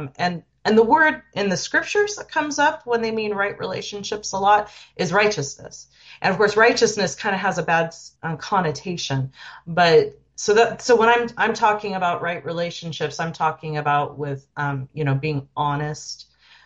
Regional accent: Richland, Washington, United States; Growing up in Richland, it was a very nurturing congregation.

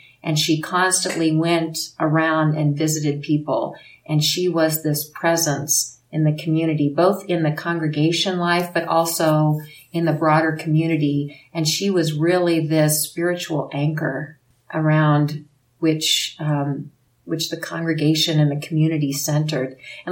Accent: Missouri, United States; So it was in Northwest Missouri. So I grew up in Far West Stake.

